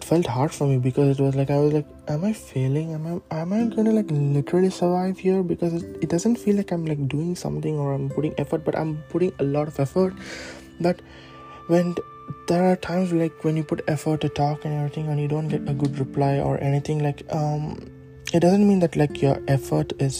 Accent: India; English is a second language; now in Scandinavia; born and brought up in India and moving to a different place to adapt to, and this is like not like Europe, this is Scandinavian countries

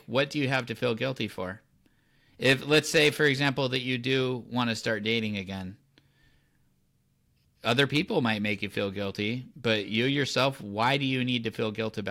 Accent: California, United States; oh, I'm from Southern California. This happens like 3 to 5 times a year.

